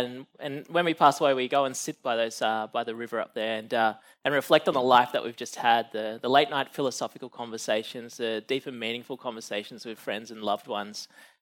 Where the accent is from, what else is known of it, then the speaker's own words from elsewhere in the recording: Tamworth, New South Wales, Australia; So I grew up in Tamworth, which is Gomeroi country.